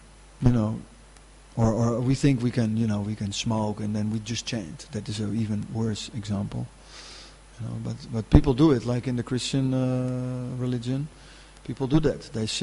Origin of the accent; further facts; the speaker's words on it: Netherlands; you know, we're from Holland, you know, and we know dikes. You know, if you need dikes, you call the Dutch, and we make dikes for you.